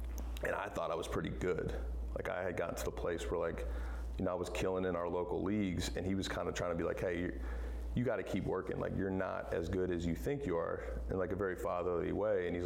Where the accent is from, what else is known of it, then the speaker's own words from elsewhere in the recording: Pittsburgh, Pennsylvania, United States; because I grew up in Pittsburgh.